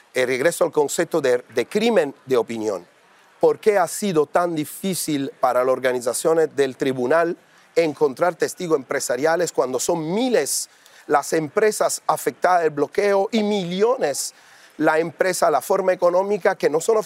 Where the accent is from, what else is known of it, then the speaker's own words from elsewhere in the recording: Turin, Piedmont, Italy; Spanish is a second language; yo soy de Torino